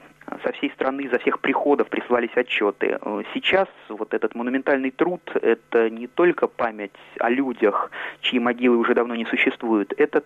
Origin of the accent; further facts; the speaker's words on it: Moscow, Russia; moved away as an adult; now in Geneva, Switzerland; Я москвич. Учился в МГИМО на факультете журналистики, международной журналистики.